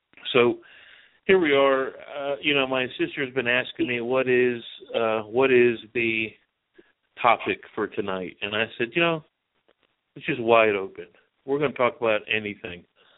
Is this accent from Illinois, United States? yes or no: no; San Marcos, Texas, United States; Tanya is from San Marcos. We're both born and raised in San Marcos